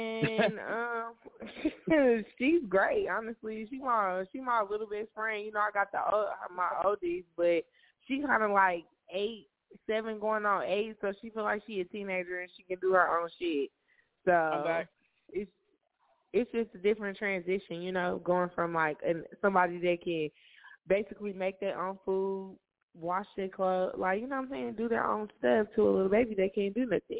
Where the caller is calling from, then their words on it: Dallas, Texas, United States; I'm calling from Dallas, Texas.